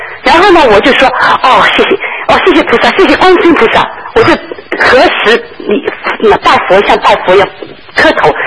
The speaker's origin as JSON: {"language": "Chinese", "region": "Shanghai", "country": "China", "tie": "born there", "said": "我上海的老房子，就是我那个地方是我出生的地方，现在还在，是我姑姑住在那里。"}